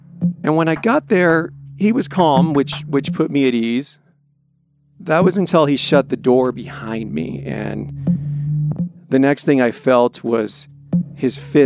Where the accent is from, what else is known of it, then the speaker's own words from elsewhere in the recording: Longmont, Colorado, United States; I grew up in Longmont, Colorado, and I have a loving family, a large Latino household, parents who loved me unconditionally